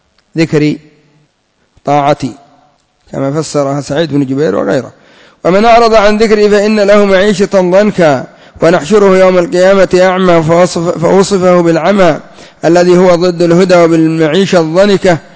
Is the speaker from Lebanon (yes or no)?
no; Yemen; تسمى عندنا في اليمن الكلبان